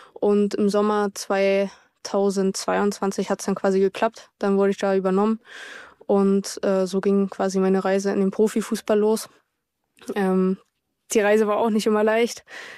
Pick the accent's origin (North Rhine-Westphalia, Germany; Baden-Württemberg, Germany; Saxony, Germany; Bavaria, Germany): Saxony, Germany; Leipzig; Ich bin in Leipzig aufgewachsen